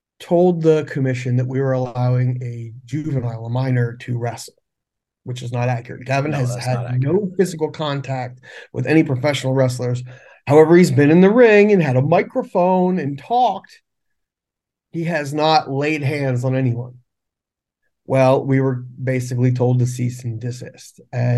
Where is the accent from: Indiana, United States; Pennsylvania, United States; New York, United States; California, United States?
Pennsylvania, United States; Bloomsburg; I'm from Bloomsburg. I'm from the country. I'm from the sticks.